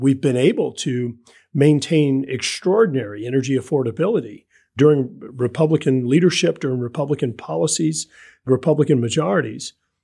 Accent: Louisiana, United States; in my home state of Louisiana, manufacture solar panels. We have companies in my home state of Louisiana

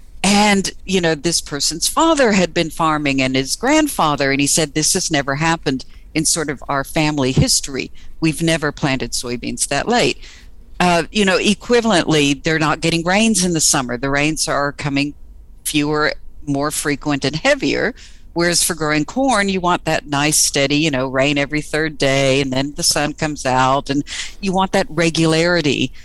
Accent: Texas, United States; I mean, I'm from Texas. I know what a heavy rain is, these big tropical thunderstorms.

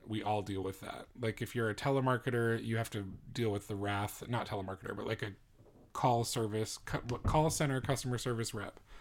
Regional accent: United States; we're biased because we grew up in America where tipping is the custom.

